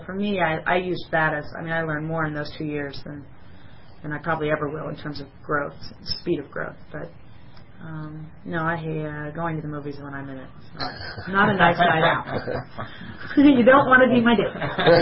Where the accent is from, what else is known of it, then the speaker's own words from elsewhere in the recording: New Jersey, United States; I'm from New Jersey, and I've never seen anything like it in my entire life.